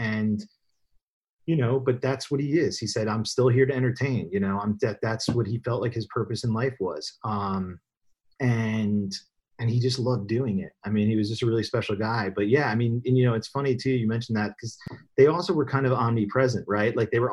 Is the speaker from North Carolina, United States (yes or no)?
yes; North Carolina, United States; I remember I grew up in North Carolina and I remember like waiting, like I'd have to wait like 2 months for the movie to come out.